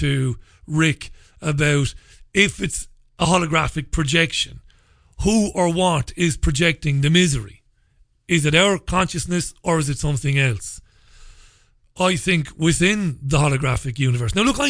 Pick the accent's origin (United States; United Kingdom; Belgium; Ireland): Ireland; Waterford, Munster; cut crystal that Waterford led the world in for many years, my hometown, and it employed many of my family and friends.